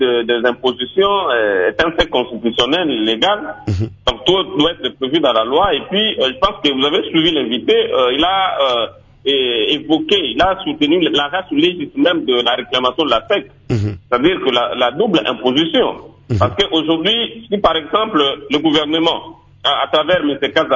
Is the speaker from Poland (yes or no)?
no; Ecuador; même chez moi en Équateur